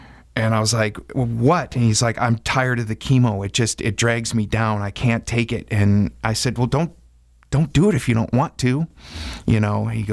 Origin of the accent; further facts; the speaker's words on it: Wisconsin, United States; of course, when you're growing up in Wisconsin, you've got grass all over.